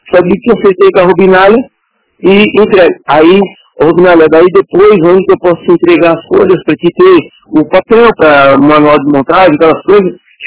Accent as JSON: {"language": "Portuguese", "town": "Palhoça", "region": "Santa Catarina", "country": "Brazil", "said": "E eu sou daqui da Palhoça mesmo."}